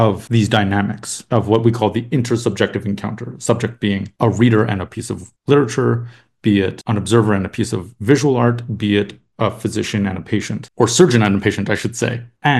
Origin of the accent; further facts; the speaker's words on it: Canada; now in United States; So as you mentioned, I'm from Canada originally, although I quickly came down to the United States.